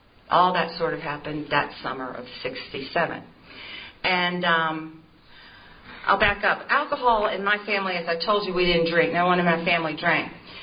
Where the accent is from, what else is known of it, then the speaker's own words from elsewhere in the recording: Greenville, South Carolina, United States; born there; I was born in 1952 in Greenville, South Carolina.